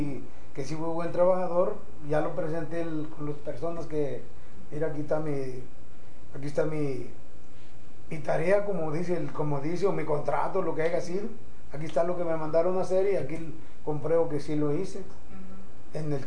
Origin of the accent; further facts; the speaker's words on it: San Luis Potosí, Mexico; also born or lived in Guadalajara / Mazatlán / Hermosillo; me vine yo de San Luis Potosí, me vine a Guadalajara y de Guadalajara a Mazatlán, uh-huh, de Mazatlán a Hermosillo